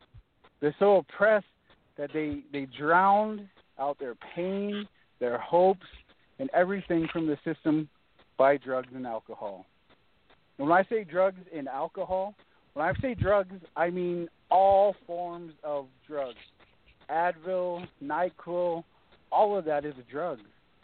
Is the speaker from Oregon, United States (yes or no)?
yes; Oregon, United States; growing up in Oregon, okay? I fought every day for 30 years. I'm 35. Like I said, I moved there when I was 5.